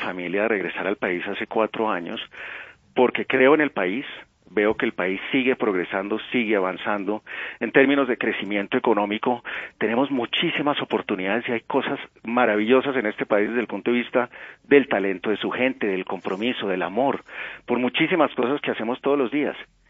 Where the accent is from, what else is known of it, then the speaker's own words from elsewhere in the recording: Colombia; que entendamos como colombianos que lo mejor que podemos hacer